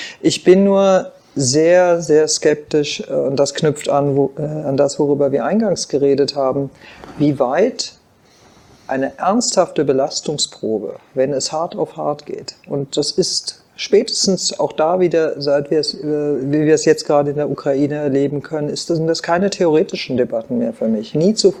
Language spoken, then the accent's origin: German; Germany; Ich nehme Deutschland wahr als das Land, in dem ich geboren bin, dessen Pass ich habe, das meine Heimat ist. Ich bin Deutsche.